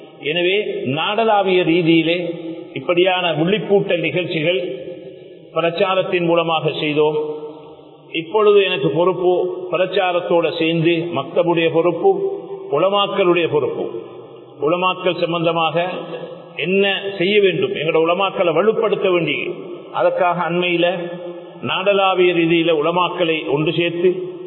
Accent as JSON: {"language": "Tamil", "country": "Sri Lanka", "tie": "born there", "said": "கண்டியில இருந்தாலும் அகிலங்கை ஜிம்மித்துலமா என்று பணிபுரிந்தாலும் நான் பக்கத்து ஊரில் பிறந்தவன், மடிகை மிதியாளர்ல பிறந்தவன்."}